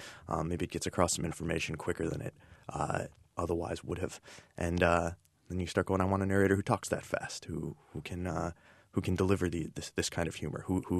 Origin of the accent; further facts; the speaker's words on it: United States; maybe it's just Americans, I don't know. I'm American, so that's all I know.